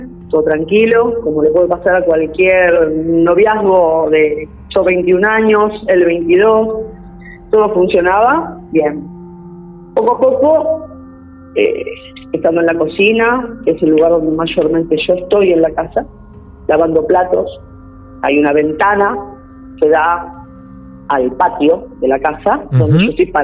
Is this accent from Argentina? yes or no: yes; Buenos Aires, Argentina; De Buenos Aires